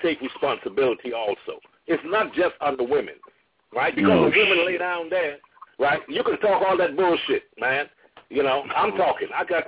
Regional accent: Detroit, Michigan, United States; But in my community, in growing up in Detroit and coming down here in this dreaded community, right?

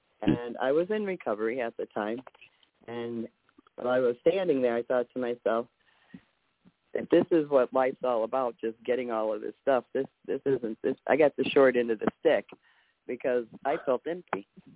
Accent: Carbondale, Pennsylvania, United States; And then after that, I opened up Carbondale, Pennsylvania, my hometown.

